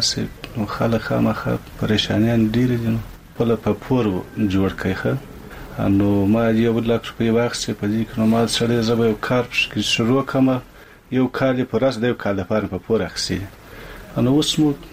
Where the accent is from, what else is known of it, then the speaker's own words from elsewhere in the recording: Kandahar, Afghanistan; او زه د کندهار د ولایت یم.